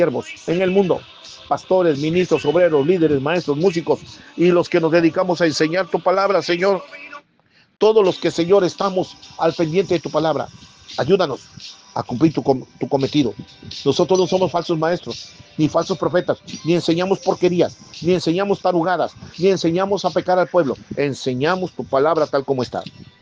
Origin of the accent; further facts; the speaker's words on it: Mexico; nosotros, al menos como mexicanos, reclamamos a México para Cristo